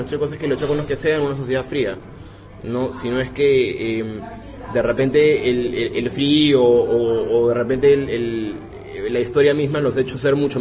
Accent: Lima, Peru; para mí que soy limeño y que vivo frente al mar, y que el promedio de temperatura en Lima es 20 grados

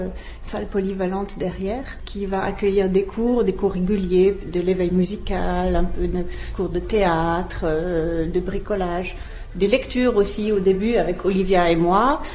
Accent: France; now in Prague, Czech Republic; Moi, je suis française. J'avais besoin de partager le français avec mes enfants.

